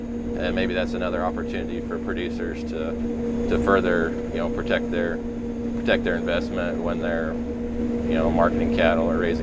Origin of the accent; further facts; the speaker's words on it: Kansas, United States; Yeah, I grew up a fifth generation Kansas wheat farmer, to be exact, actually out in western Kansas. I grew up in the Scott County area